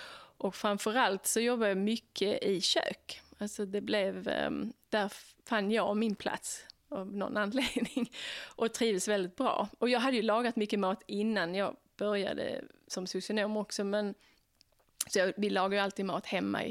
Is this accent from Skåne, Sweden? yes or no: yes; Skåne, Sweden; also born or lived in Lund; now in New York, United States; sedan några år tillbaka bor jag i Clinton Hill, Brooklyn. Jag är från Skåne. Född i Lund, men uppväxt på Österlen.